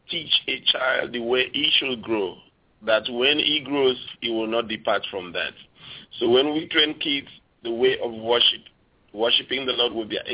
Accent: Nigeria; I'm actually from Nigeria, Africa.

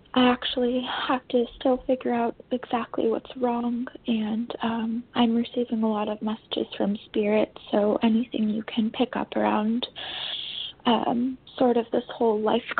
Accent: New York, United States; I'm from New York.

